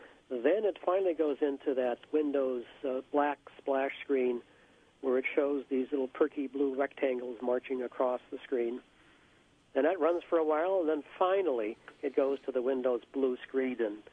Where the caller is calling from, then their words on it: Greece; Calling from Greece.